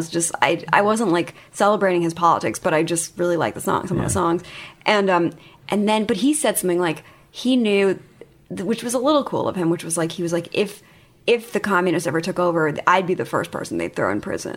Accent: New York, United States; Yeah, North Shore of Long Island. My mother actually is from Brazil.

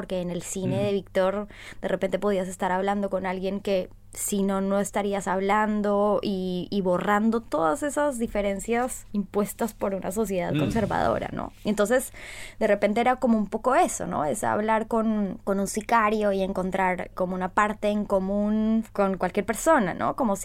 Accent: Colombia; moved away; yo me siento cada vez más colombiana, a pesar de que tengo más años acá, cada vez me siento más colombiana o cada vez me siento más extranjera, ¿no? Como que no termino siendo ni de allá ni de acá

